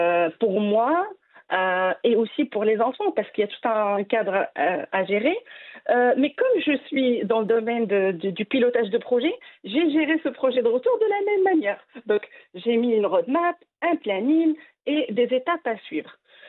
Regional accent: Morocco; moved away as an adult; also born or lived in France; je suis née et j'ai grandi au Maroc. J'ai fait mes études au Maroc et je le précise parce que je suis un pur produit de l'éducation nationale marocaine publique.

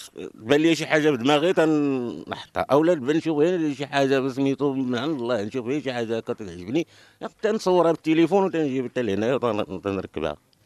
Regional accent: Marrakesh, Marrakesh-Safi, Morocco; لا، انا كنا تزدت في مراكش وكبرت في مراكش.

